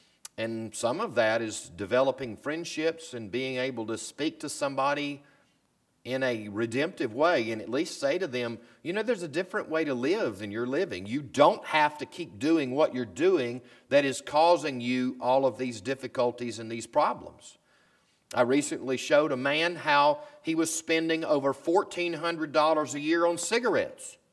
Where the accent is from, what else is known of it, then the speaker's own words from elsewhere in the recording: Deep South, United States; I grew up in the Deep South, and the Deep South is culturally and subculturally perhaps a little different than the rest of the country.